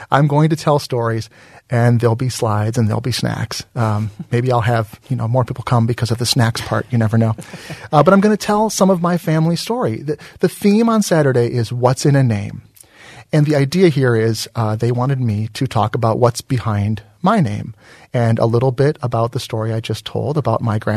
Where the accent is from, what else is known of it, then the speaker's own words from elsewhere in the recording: Dearborn, Michigan, United States; born there; Well, I was born in Dearborn more than a few years ago. I live in Dearborn now. I have roots on both sides in Dearborn.